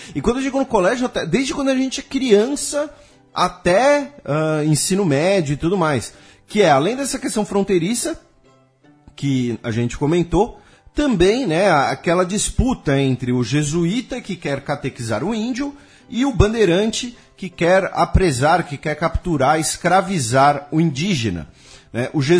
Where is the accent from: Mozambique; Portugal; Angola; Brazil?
Brazil; São Paulo; Aqui a gente usa um termo bandeirantes porque a gente é de São Paulo, né